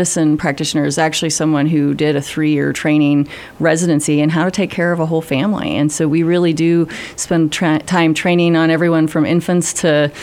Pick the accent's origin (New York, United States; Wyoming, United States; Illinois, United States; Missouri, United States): Wyoming, United States; I was born and raised in Wyoming and always wanted to be back and live in a small rural setting. I grew up in a bunch of farms and ranches. I claim all of eastern Wyoming.